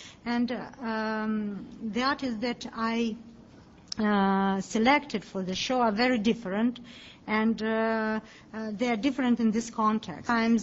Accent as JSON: {"language": "English", "region": "Moscow", "country": "Russia", "second_language": "English", "said": "I'm Russian curator, I'm from Moscow"}